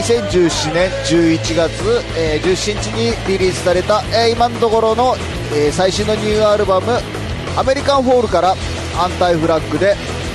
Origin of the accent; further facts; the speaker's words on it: Tomakomai, Hokkaido, Japan; 北海道出身だから何かね、得意なね、ウィンタースポーツあるといいなと思うんだけど、それとね、僕が通っていたね、苫小牧っていうところの小学校は